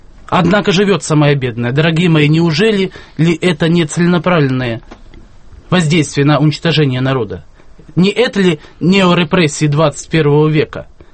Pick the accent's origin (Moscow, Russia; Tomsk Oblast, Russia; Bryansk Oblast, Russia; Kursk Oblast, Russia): Kursk Oblast, Russia; Korovikovka; Я сам из Курской области, из села Коровиковки, Глушковского района.